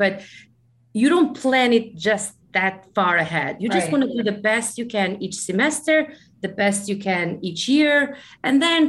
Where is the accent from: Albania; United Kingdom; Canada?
Albania; English is a second language; moved away as an adult; now in United States; I spoke 2 or 3 languages at the time I graduated law school, but I didn't speak English because our system was Franco-Italian in Albania. So I always thought I was going to get my master's in France or Switzerland. So I came to the United States with a green card lottery.